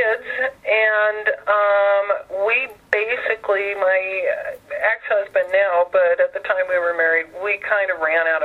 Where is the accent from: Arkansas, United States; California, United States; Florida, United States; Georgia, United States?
California, United States; now in Michigan, United States; I ended up in Michigan because I have family here now, although none of us, you know, I grew up in California.